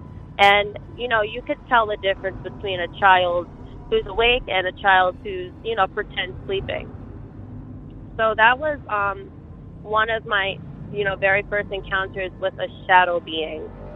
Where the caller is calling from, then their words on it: New York, United States; I'm calling from Dutchess County, New York.